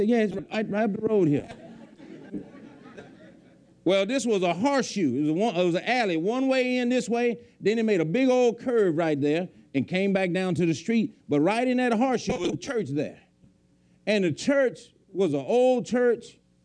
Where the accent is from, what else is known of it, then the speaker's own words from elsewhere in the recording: Louisiana, United States; I'm from Louisiana, I'm here for the summer.